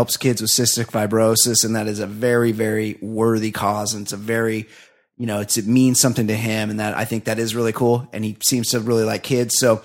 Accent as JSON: {"language": "English", "region": "California", "country": "United States", "said": "And much like Pirates Adventure, I'm from Southern California."}